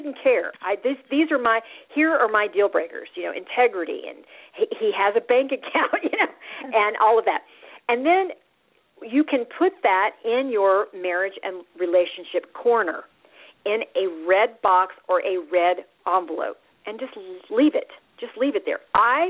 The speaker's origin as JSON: {"language": "English", "country": "United States", "said": "And Americans, I have found, which I am proudly an American"}